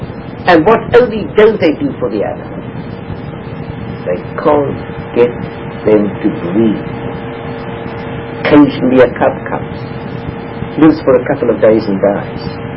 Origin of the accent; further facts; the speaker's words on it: South Africa; moved away; also born or lived in England, United Kingdom / Lithuania, Lithuania; I come from South Africa. I came to live in England.